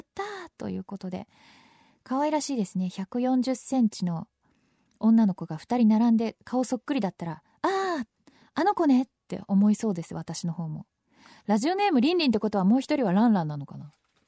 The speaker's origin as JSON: {"language": "Japanese", "region": "Tokyo", "country": "Japan", "tie": "born or raised there", "said": "私はまあ東京出身でずっと東京に住んでいるとはいえ、東京の中でもすごくたくさんお引越ししてるので"}